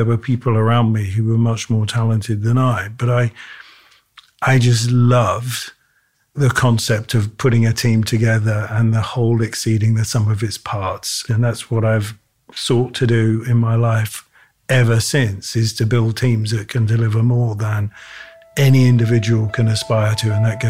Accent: Cambridge, East of England, United Kingdom; So I grew up in Cambridge, in the UK.

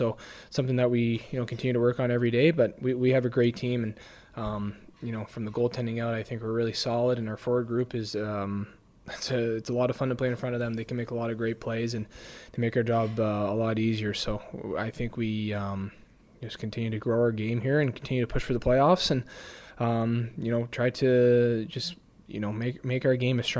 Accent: London, Ontario, Canada; he's from Waterloo, I'm from London. So we're joking that we're from the same minor hockey league.

